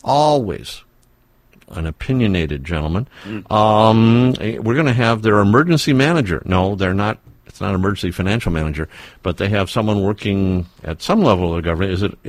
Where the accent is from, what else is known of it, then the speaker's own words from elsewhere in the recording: Detroit, Michigan, United States; when I was growing up in Detroit